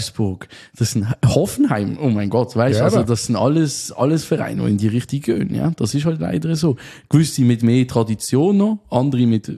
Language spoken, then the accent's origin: German; Switzerland; uns als Schweizer